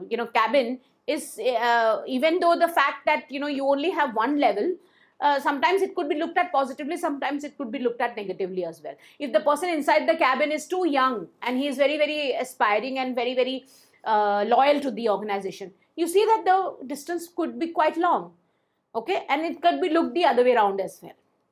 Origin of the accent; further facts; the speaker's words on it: Nashik, Maharashtra, India; I want to go back to Nasik, and Nasik is my hometown. So if required, I can come anytime from Nasik to Mumbai